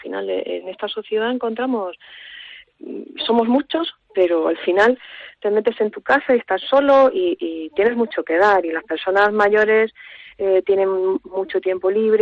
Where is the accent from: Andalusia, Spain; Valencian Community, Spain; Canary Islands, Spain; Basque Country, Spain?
Andalusia, Spain; Granada; also born or lived in Madrid; now in A Coruña, Spain; yo me crié en Granada. Bueno, pasé por Madrid, estuve trabajando en Madrid más de 8 años y al final me he instalado en Coruña, donde he tenido mi familia.